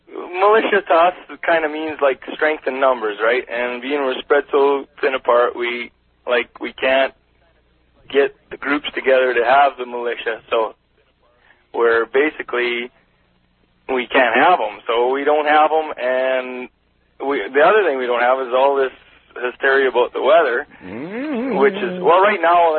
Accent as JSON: {"language": "English", "town": "Moose Jaw", "region": "Saskatchewan", "country": "Canada", "said": "I'm from Moose Jaw, Saskatchewan, Canada, which is fairway south from here, about 1,100 kilometers south of here."}